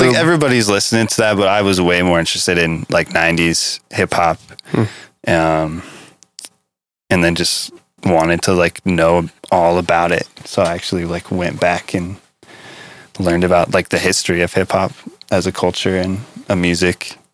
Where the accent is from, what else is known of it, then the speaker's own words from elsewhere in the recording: Bozeman, Montana, United States; Like Bozeman area, a really small town of like 1,000 people total.